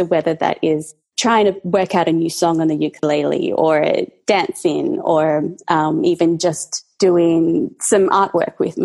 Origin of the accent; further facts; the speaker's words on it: Australia; Well, I am Australian, if you can't quite tell from my accent. I currently live in Melbourne, Australia, but I do often travel around the world.